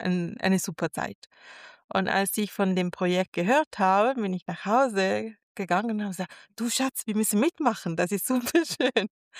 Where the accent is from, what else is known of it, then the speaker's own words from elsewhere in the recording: Bergamo, Lombardy, Italy; German is a second language; Ich komme aus Bergamo. Und damals hat meine Oma unterhalb von der Stadtmauer von Bergamo, es ist viel so Trockenmauer und sie hatte einen Gemüsegarten